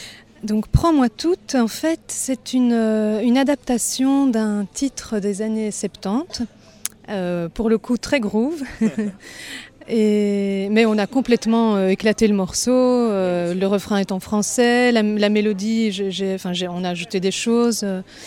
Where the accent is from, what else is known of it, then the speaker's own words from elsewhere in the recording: Belgium; Je suis belge donc voilà.